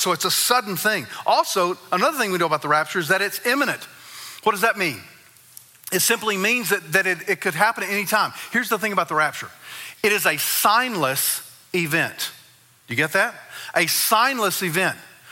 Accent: Arkansas, United States; So I can say that because I'm from Arkansas, okay? You know, and we're last in everything, right?

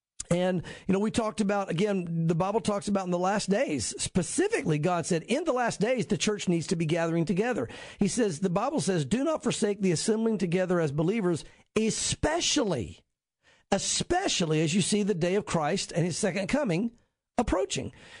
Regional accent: the South, United States; and I'm a Southern brother. I grew up in the South.

